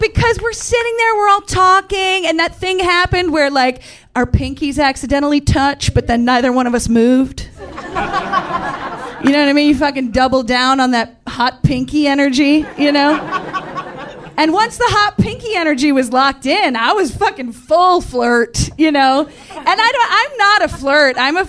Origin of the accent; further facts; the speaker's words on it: New York, United States; For my hometown, I have to say, I grew up in Central New York.